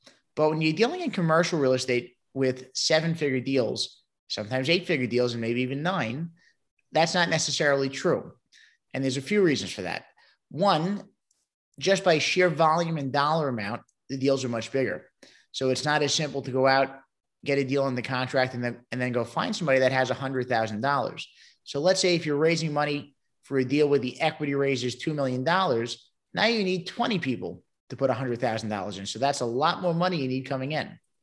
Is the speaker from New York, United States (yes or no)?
yes; Brooklyn, New York, United States; So originally, I come from Brooklyn, New York. The accent might give it away.